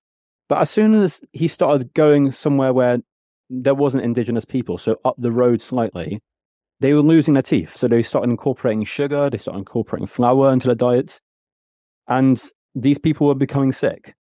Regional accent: Latvia; So I'm from Latvia, which is in Eastern Europe.

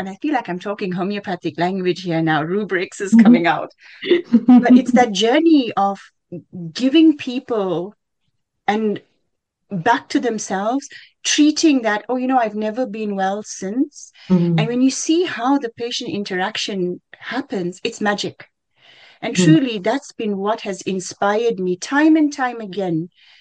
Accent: South Africa; so I grew up in South Africa, and coming from a very culturally diverse country

